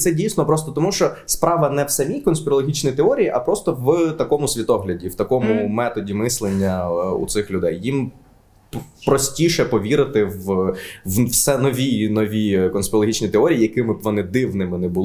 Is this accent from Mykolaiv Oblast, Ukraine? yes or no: yes; Mykolaiv, Mykolaiv Oblast, Ukraine; я ж з Миколаєва, типу